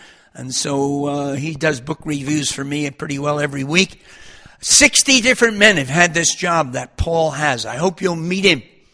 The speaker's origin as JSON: {"language": "English", "region": "New Jersey", "country": "United States", "tie": "born or raised there", "said": "starting in an interesting place like New Jersey, my hometown"}